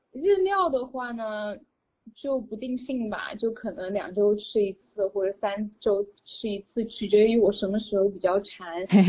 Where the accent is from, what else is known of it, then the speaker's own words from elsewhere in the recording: Sichuan, China; now in Seattle, United States; 最近因为西雅图天气降温了嘛，然后我是四川人，我就比较喜欢吃辣的